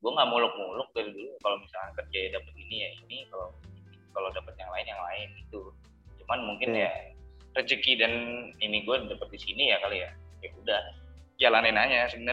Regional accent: Jakarta, Indonesia; ninggalin keluarga di sini, di domisili asal gue, Jakarta.

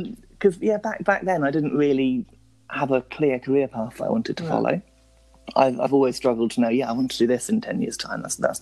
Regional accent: South West England, United Kingdom; I would say to people that I'm from Cornwall.

